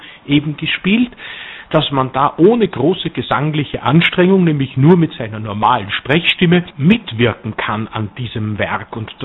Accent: Vienna, Austria; born there; Ich bin in Wien geboren, auch meine Eltern sind in Wien geboren, dennoch habe ich mir das Tschechische noch bewahren können

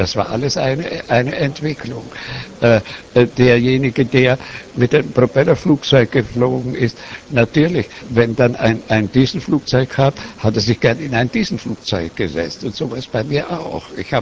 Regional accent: Bohemia, Czechia; Ich habe es der ganzen Menschheit unter dem Patronat meiner Heimat Böhmen geschenkt.

